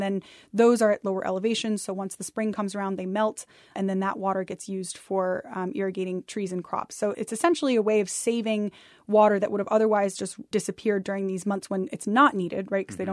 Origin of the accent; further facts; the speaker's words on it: Ithaca, New York, United States; that house became the home that I grew up in Ithaca.